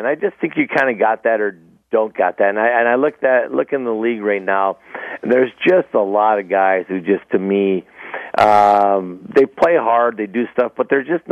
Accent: Hibbing, Minnesota, United States; I was from Hibbing, Minnesota.

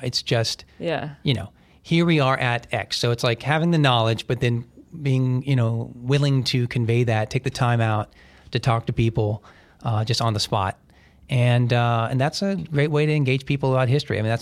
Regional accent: Huntington, West Virginia, United States; also born or lived in Buffalo; I was born in Buffalo, grew up in Huntington, West Virginia.

